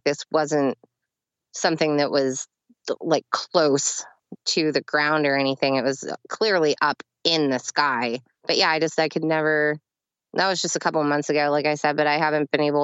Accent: Pennsylvania, United States; now in Pittsburgh, United States; And he's from Pittsburgh. I'm from Central PA. So I didn't want to move back to Central PA.

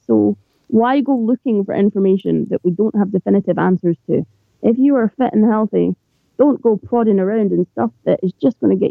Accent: Scotland, United Kingdom; and I am Scottish, so I will really try not to swear here.

